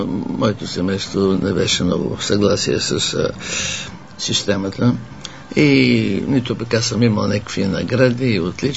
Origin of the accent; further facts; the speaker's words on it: Sofia, Sofia City, Bulgaria; also born or lived in Yambol; Не, аз съм роден в Ямбол, където баща ми е бил на служба, но по-късно дойдохме в София, разбира се, и тук се учих училището